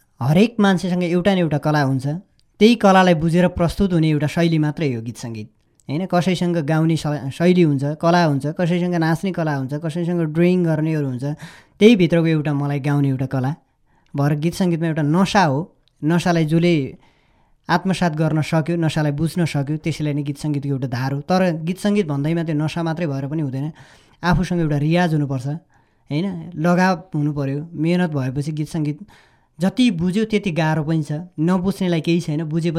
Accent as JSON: {"language": "Nepali", "region": "Karnali Province", "country": "Nepal", "tie": "born or raised there", "said": "म दैलेखको एउटा कुनाकन्द्राबाट जन्मेँ हुर्केको मान्छे"}